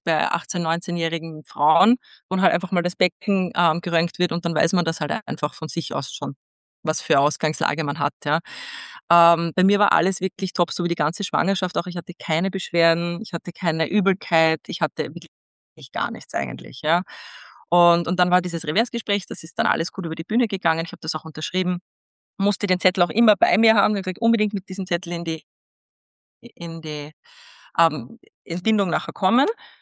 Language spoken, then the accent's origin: German; Austria; Aber bei uns in Österreich ist dadurch eine verfälschte Studie irgendwie Massenangst entstanden